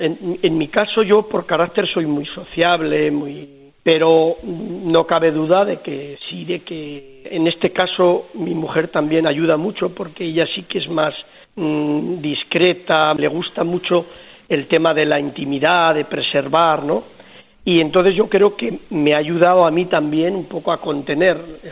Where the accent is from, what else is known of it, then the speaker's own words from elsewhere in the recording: Soria, Castile and León, Spain; yo soy de Tierra Adentro, yo soy de Soria